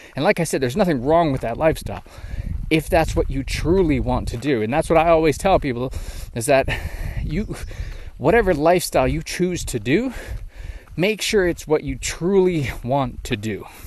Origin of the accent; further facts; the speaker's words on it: Canada; even though I'm Canadian, we'd use the metric system, but we're so backwards up in Canada.